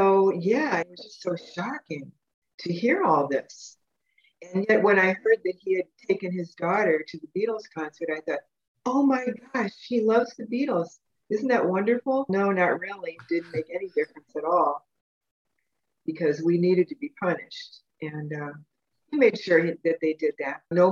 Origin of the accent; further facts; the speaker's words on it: Cleveland Heights, Ohio, United States; threaten to hurt me just because I was from Cleveland Heights.